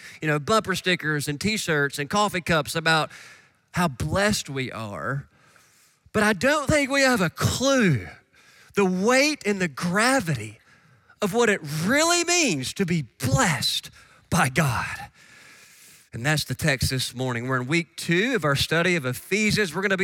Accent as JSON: {"language": "English", "region": "Kentucky", "country": "United States", "tie": "born or raised there", "said": "the biggest point of conversation every year in my hometown is this year, who is going to be crowned Miss Piggy at the Trigg County Country Ham Festival?"}